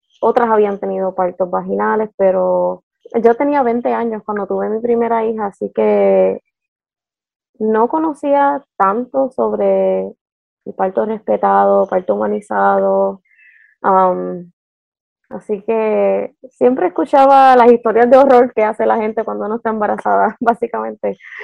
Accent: Puerto Rico; moved away as an adult; now in Maryland, United States; Recientemente nos mudamos hace casi 6 años a Maryland desde Puerto Rico. Estoy en casa con mis hijas

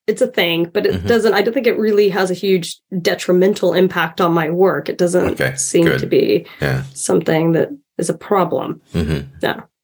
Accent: United States; moved away as an adult; now in United Kingdom; as an American living in the UK, something I've really only started to recognize. I mean, I've been here a decade

